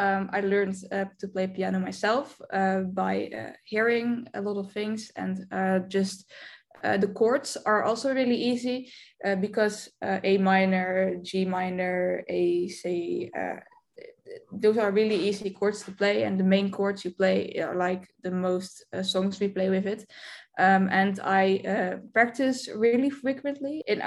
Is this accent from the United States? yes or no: no; Netherlands; English is a second language; I'm 18 years old, I'm from the Netherlands.